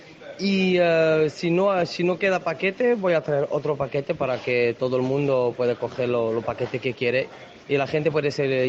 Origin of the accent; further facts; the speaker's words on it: Toulouse, Occitania, France; Spanish is a second language; Nosotros somos de Toulouse, de Francia